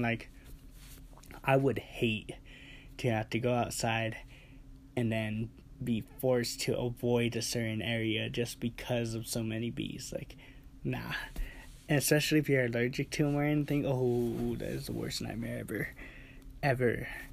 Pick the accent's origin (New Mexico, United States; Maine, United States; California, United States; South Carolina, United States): New Mexico, United States; Albuquerque; we're from Albuquerque, New Mexico, so of course we're just going to cover news in New Mexico and Albuquerque